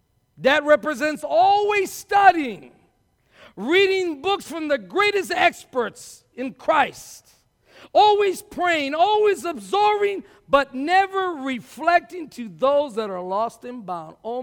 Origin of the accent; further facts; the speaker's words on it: Texas, United States; It's like sweat does something to me. I'm from Texas.